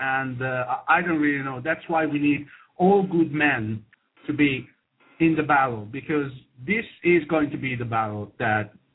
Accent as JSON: {"language": "English", "country": "Italy", "tie": "born or raised there", "second_language": "English", "said": "I've been back in Italy. I'm talking to you from my hometown."}